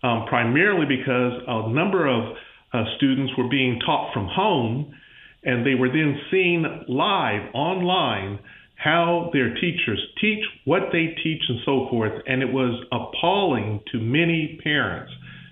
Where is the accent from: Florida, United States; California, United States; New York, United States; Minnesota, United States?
Florida, United States; Pensacola; I'm from Pensacola, Florida.